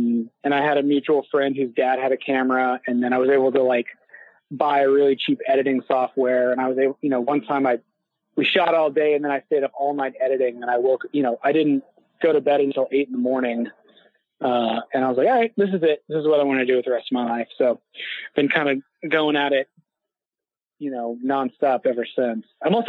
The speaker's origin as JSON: {"language": "English", "town": "Houston", "region": "Texas", "country": "United States", "said": "I come from Houston, Texas, which is not exactly known for its vibrant film scene."}